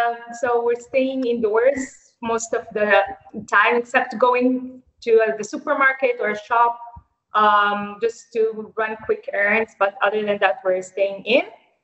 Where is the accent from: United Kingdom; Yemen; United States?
Yemen; English is a second language; moved away as an adult; now in Malaysia; I am originally from Yemen, but currently living in Malaysia.